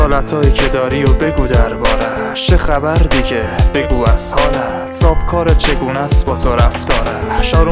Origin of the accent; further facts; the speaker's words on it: Iran; به عنوان یه ایرانی معذرت میخوام